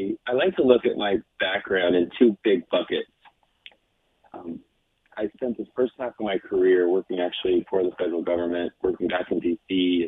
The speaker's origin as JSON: {"language": "English", "town": "Ogden", "region": "Utah", "country": "United States", "tie": "born or raised there", "said": "And, growing up in Ogden, and I moved away for a while, so I lived out of the country for a chunk of my career."}